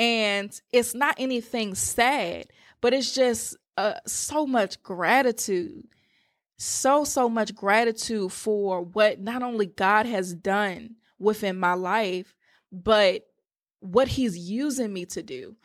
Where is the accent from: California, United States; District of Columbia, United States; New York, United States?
District of Columbia, United States; Washington; I'm from the Washington, D.C. area.